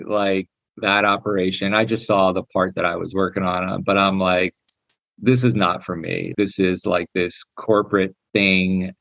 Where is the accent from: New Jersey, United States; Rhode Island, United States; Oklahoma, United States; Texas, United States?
New Jersey, United States; I keep saying you guys. I'm from New Jersey, and that's like